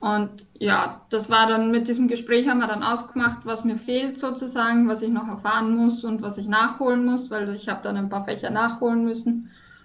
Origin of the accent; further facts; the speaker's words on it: Wiener Neustadt, Lower Austria, Austria; weil ich komme aus der Gegend